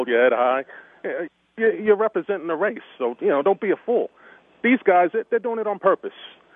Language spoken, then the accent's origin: English; Freeport, New York, United States; Freeport on the South Shore, Nassau County.